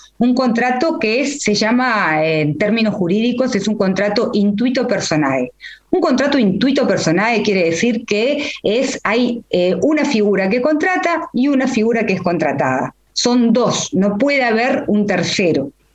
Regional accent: Uruguay; es un plan que nos enorgullece como uruguayos

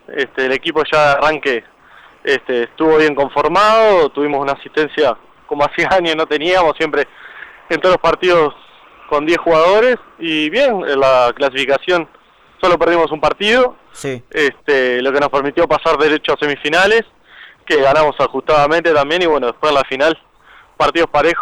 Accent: Montevideo, Uruguay; yo en realidad soy montevideo

